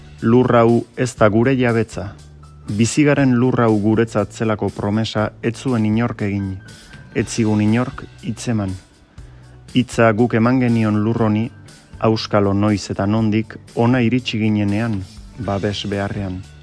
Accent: Hendaye, Nouvelle-Aquitaine, France; now in Sare, France; Hendaiarra naiz, naiz eta Saran bizi naizen orain

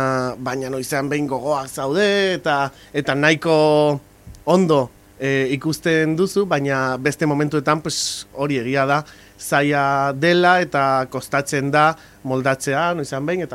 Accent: Canary Islands, Spain; born there; Basque is a second language; moved away as an adult; now in Basque Country, Spain; eta nire kasua pixka desberdina izan da. Azkenean jaio nintzen Gran Canarian, eta Euskal Herrira etorri nintzen ikastera, hasieran. Baina gero hemen geratu naiz

